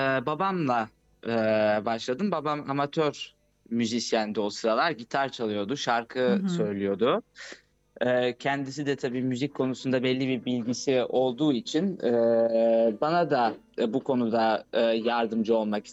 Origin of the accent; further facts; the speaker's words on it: Brussels, Brussels-Capital Region, Belgium; also born or lived in Switzerland; now in France; Ondan sonra Brüksel'e geçeceğim. Orada büyüdüğüm yer, orada da bazı insanları göreceğim.